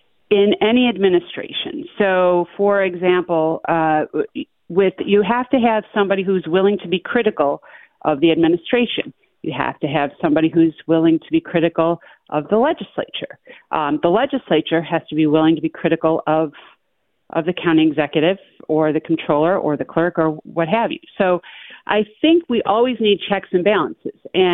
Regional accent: New York, United States; now in Hamburg, United States; you know, I'm not originally from Hamburg. I grew up in the North Towns, but I did move here in 1998.

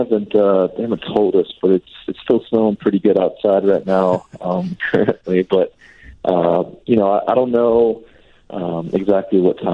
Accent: Lakeland, Florida, United States; I was a Preds fan, but I grew up in Lakeland, Florida

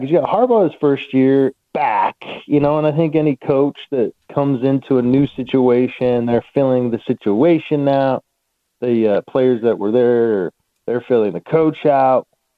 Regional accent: Wyoming, United States; In my small little corner of a place I grew up in Wyoming, we didn't have that. But as I moved to Southern California

